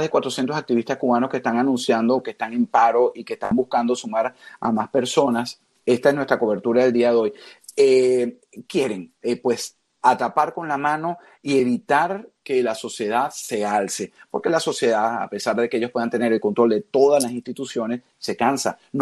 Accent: Venezuela; moved away; yo también soy inmigrante, yo también salí de Venezuela, pero no arriesgando mi vida.

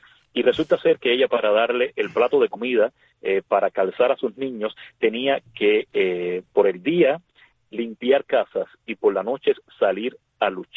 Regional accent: Cuba; no existiría nada de eso dentro de mi Cuba, porque como cubanos somos emprendedores, somos luchadores, somos creativos

